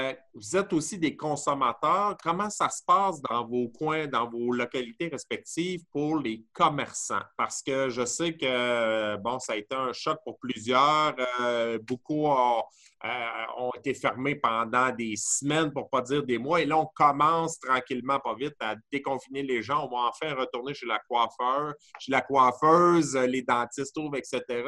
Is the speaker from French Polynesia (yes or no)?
no; Sherbrooke, Quebec, Canada; moi, je viens de Sherbrooke.